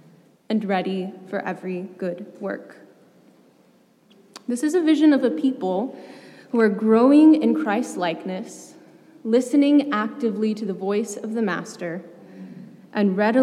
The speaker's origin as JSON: {"language": "English", "town": "Indianapolis", "region": "Indiana", "country": "United States", "tie": "born or raised there", "said": "And now, I grew up in Indianapolis."}